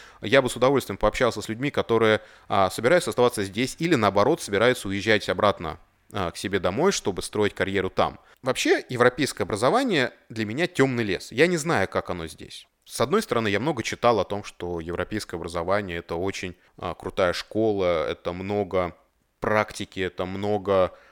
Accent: Russia; accent: Russian; я ответил, что да, это русский акцент, я из России

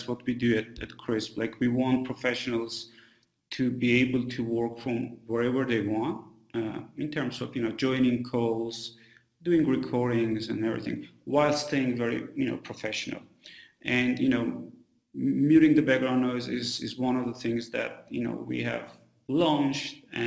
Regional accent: Armenia; also born or lived in Silicon Valley, United States; You know, and I'm from Armenia. I spent like 10 years in Silicon Valley working in different companies.

